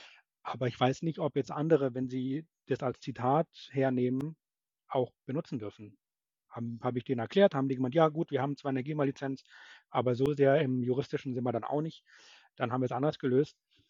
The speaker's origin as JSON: {"language": "German", "town": "Munich", "region": "Bavaria", "country": "Germany", "lives_now": "Hamburg, Germany", "said": "ich komme aus München und bin jetzt in Hamburg"}